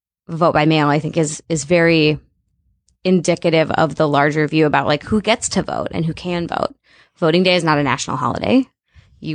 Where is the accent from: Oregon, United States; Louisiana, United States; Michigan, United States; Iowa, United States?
Oregon, United States; moved away; My entire voting life, I grew up in Oregon and now I'm here.